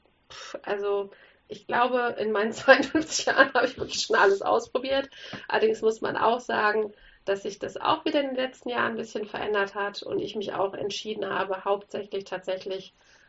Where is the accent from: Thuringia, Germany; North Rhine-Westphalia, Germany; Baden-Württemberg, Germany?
North Rhine-Westphalia, Germany; Cologne; weil meine Heimat einfach Köln ist, sehr in meinem Herzen, auch wenn wir nicht mehr in Köln wohnen.